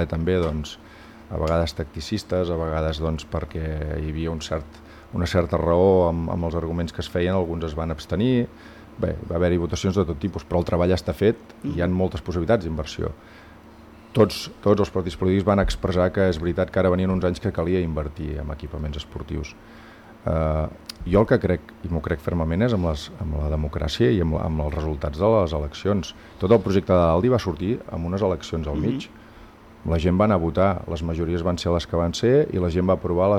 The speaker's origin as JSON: {"language": "Catalan", "town": "Calella", "region": "Catalonia", "country": "Spain", "said": "perquè tots som de Calella"}